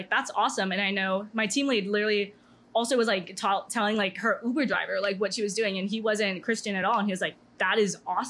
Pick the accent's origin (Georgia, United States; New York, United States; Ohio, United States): Georgia, United States; I'd be like, I'm from Georgia.